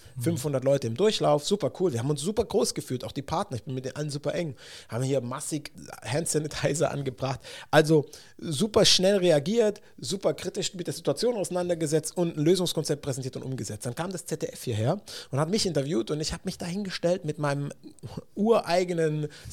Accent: Baden-Württemberg, Germany; Natürlich als Schwabe hast du ein paar Aktien bei Daimler.

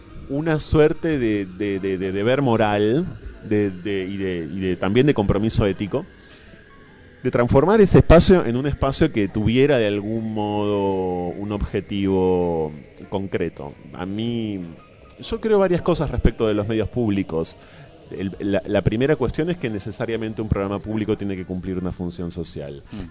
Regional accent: Ensenada, Buenos Aires Province, Argentina; Yo crecí en Ensenada, que es mi ciudad.

